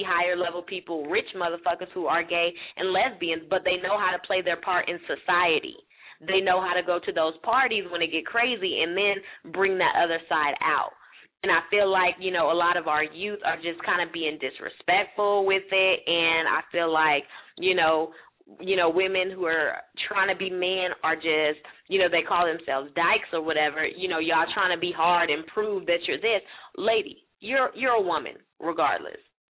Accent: San Francisco, California, United States; Like I said, I'm from San Francisco

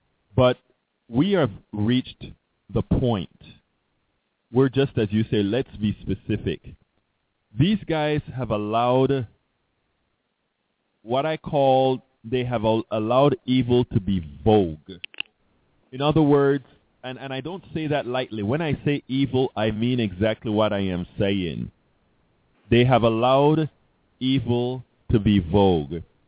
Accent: Panama; I'm from that part of the world. I'm from Panama, Central America.

